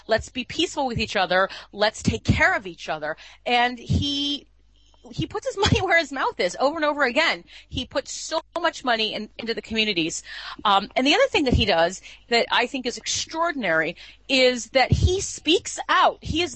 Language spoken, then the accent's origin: English; California, United States; As a Californian, I was so disgusted by it.